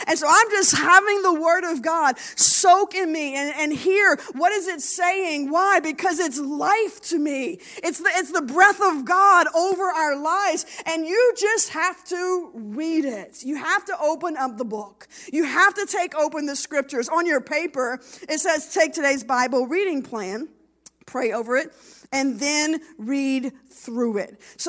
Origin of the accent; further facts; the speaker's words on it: Louisiana, United States; And we're Cajun, so we eat a whole lot of yummy and good food.